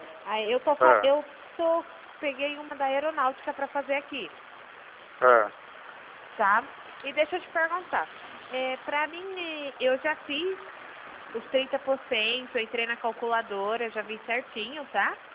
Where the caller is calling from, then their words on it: Ribeirão Preto, São Paulo, Brazil; Eu sou aqui da Pacrete, aqui de Ribeirão Preto